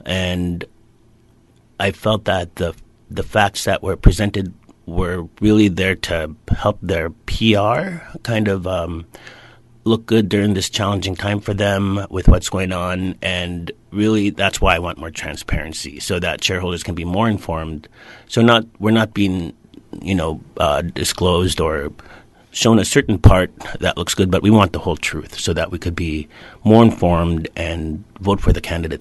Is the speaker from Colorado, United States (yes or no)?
no; Mountain Village, Alaska, United States; I'm from Mountain Village.